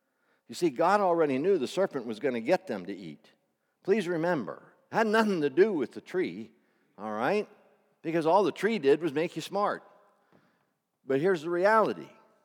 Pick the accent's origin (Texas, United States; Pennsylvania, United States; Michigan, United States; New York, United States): Pennsylvania, United States; Glen Rock; I'm from Glen Rock.